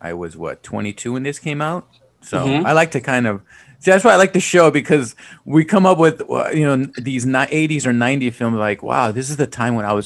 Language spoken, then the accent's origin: English; South Gate, California, United States; And I remember going back because I grew up in Southgate. You know, there weren't big homes out in Southgate.